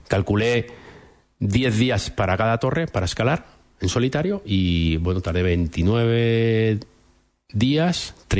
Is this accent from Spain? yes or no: yes; Cuenca, Castilla-La Mancha, Spain; Yo soy de Cuenca.